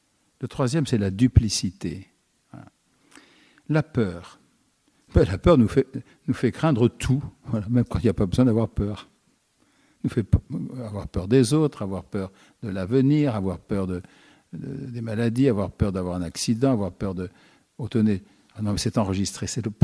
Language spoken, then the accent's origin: French; Marseille, Provence-Alpes-Côte d'Azur, France; je suis de Marseille, qu'on me pardonne. J'y suis pour rien d'ailleurs. Et, entre parenthèses, c'est une belle ville.